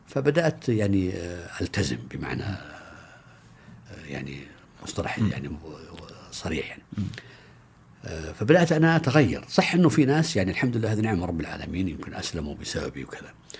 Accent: Saudi Arabia; يمكن أنا ما أقولهم أني حتى أنه أنا سعودي

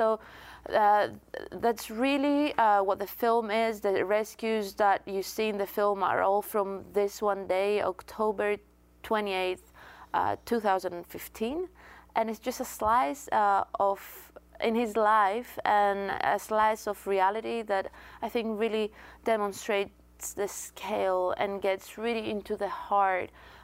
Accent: Greece; my home country, Greece, was in the epicenter of it all

